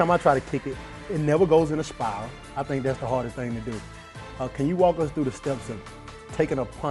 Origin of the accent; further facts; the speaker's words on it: the South, United States; First off, I'm from the South, so I know nothing about Wisconsin.